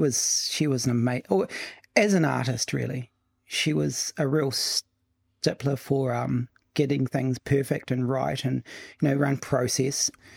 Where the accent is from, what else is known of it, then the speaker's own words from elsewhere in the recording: Sawyers Bay, Otago, New Zealand; where I grew up in Sawyers Bay, there was a really strong hub of community and whānau. Like, all my Chinese cousins, a lot of them lived, we all lived within 200 metres of each other. Yeah. Dad was born here and his siblings were born in New Zealand. Both my grandparents came over from China